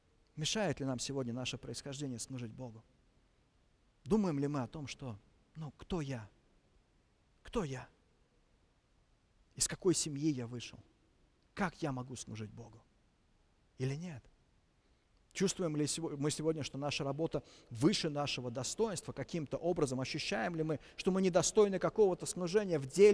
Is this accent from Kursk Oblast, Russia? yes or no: no; Moscow, Russia; я это говорю как коренной москвич